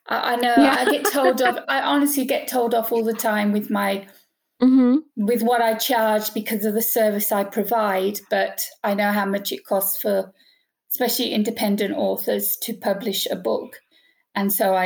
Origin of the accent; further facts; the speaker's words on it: United Kingdom; moved away as an adult; now in Greece; I'm from the UK, as you can tell from my accent. Mm-hmm. I'm living on the island of Corfu in Greece for the last 27 years.